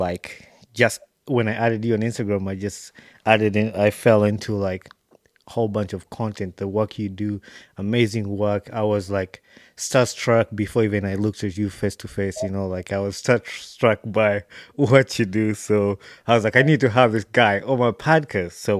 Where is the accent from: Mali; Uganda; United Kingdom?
Uganda; moved away as an adult; now in United States; I grew up in Uganda for 20 years till I moved to the United States